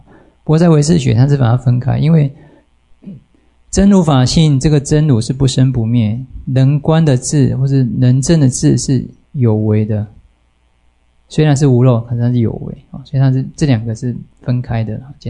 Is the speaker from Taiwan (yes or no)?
yes; Taiwan; born there; 我们生在台湾，我们看不到这个南北极的极光啊